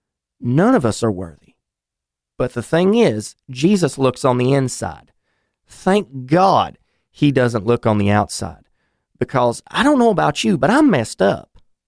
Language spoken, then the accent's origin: English; North Carolina, United States; He's from my home state of North Carolina